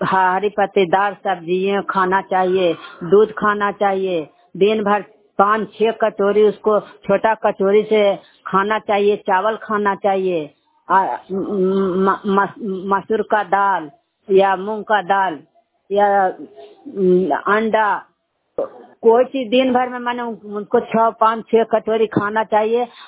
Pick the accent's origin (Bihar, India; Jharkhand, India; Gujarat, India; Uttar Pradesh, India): Bihar, India; Shivnagar Bazar; मैं ग्राम शिवनगर बाजार पर की निवासी हूँ।